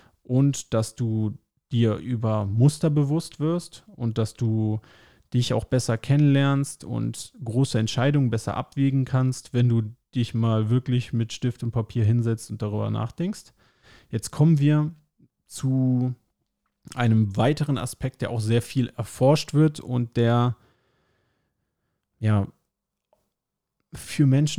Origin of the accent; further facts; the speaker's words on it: North Rhine-Westphalia, Germany; now in Rostock, Germany; Ich lebe in Rostock, das ist so 6 Stunden von meiner Heimat in NRW entfernt, aber auch schon seit wirklich vielen Jahren lebe ich hier.